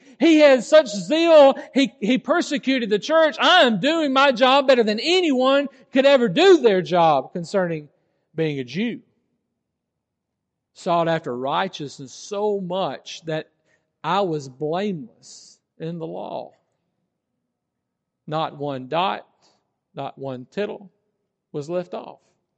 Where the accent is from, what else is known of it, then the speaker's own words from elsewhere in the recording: Alabama, United States; I am from Alabama, but they wouldn't let me bring my gun on the plane.